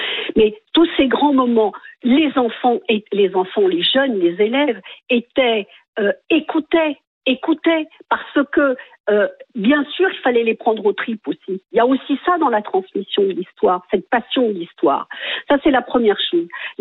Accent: France; Je suis française tout court.

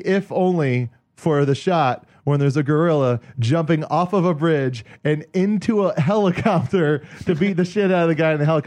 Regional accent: Kailua, Hawaii, United States; I'm from Kailua, yeah.

